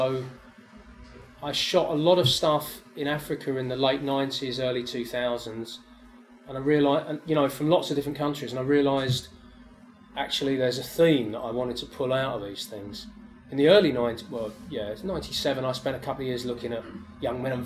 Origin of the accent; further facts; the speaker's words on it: England, United Kingdom; I'm an Englishman photographing in India. I don't speak the language. My Hindi is awful